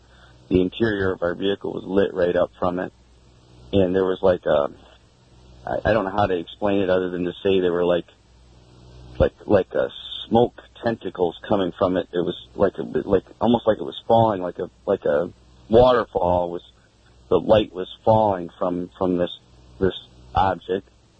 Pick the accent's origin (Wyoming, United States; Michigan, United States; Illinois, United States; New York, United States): Michigan, United States; Saginaw; Okay, I'm from the Saginaw, Michigan area.